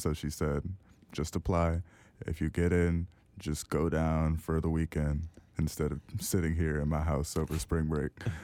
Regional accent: Jersey City, New Jersey, United States; now in Richmond, United States; Oh, no. I'm originally from Jersey City.

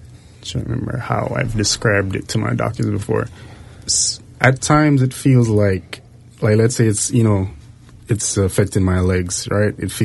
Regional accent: Jamaica; So I'm actually from Jamaica.

